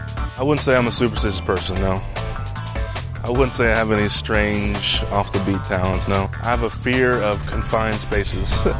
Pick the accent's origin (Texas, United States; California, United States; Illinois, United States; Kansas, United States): Texas, United States; Dallas; I grew up in Dallas, Texas. My family, I cannot live without my family.